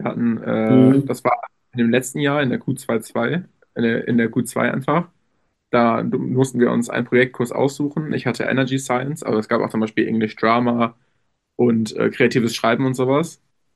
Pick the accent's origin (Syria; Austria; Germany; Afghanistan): Germany; Mülheim an der Ruhr, North Rhine-Westphalia; Nee, ich war auf dem Gymnasium bei uns in Mülheim. Wir haben ja das NRW-System.